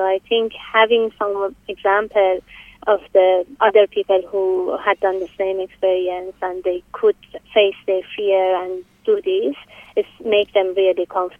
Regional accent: Tehran, Tehran Province, Iran; English is a second language; I'm from Iran. So I'm from capital city Tehran in Iran, and it was a landlocked country

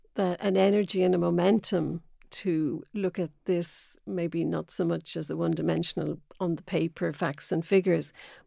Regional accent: Roscommon, Connacht, Ireland; so I'm originally from Roscommon, so left there quite a while ago.

